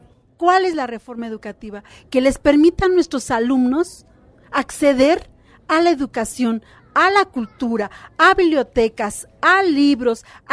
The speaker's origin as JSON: {"language": "Spanish", "region": "Mexico City", "country": "Mexico", "said": "Eso que nosotros somos del Distrito Federal."}